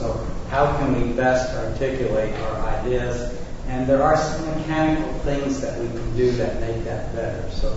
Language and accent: English; Omaha, Nebraska, United States; from Omaha, Nebraska.